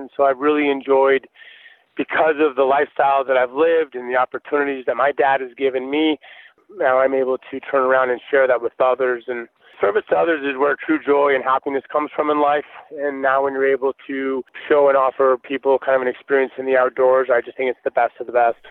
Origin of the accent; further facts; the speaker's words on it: Montana, United States; I was born and raised in Montana. I've just always enjoyed being in the outdoors.